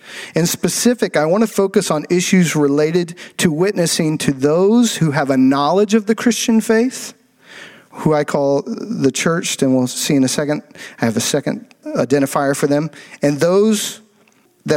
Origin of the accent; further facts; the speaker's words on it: the South, United States; Now, when I grew up in the Bible Belt, you simply went to church because it was Sunday, right?